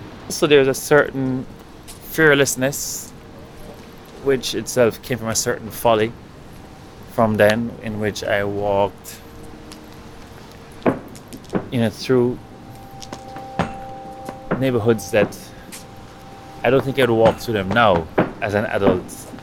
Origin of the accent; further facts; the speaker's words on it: Jamaica; accent: Jamaican; Maybe it was something in the way I approached him, maybe something in my Jamaican accent threw him off, who knows?